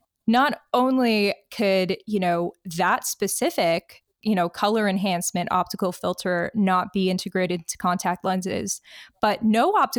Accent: Detroit, Michigan, United States; now in Canada; Yeah, absolutely. I'm proud of it. I am from Detroit, Michigan.

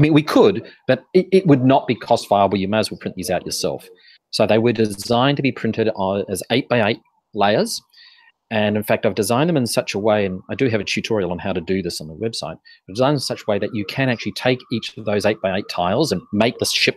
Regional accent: Australia; one of the problems of being an Aussie designer is you send it up to the print and it will take them 2 months to send it back to you. It's tyranny of distance.

